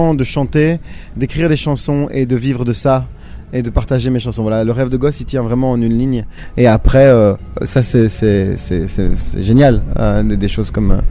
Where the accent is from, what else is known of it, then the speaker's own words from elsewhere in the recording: Brussels, Brussels-Capital Region, Belgium; Moi, je viens de Bruxelles